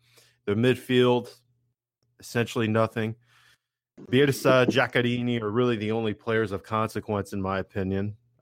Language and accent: English; Veneto, Italy; I'm originally from Italy, very close to Verona, and this is a club that is sort of the bane of my existence.